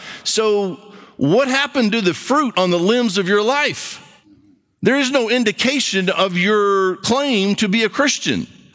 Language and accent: English; Brazil; Now, you don't know this about me, but I grew up in Brazil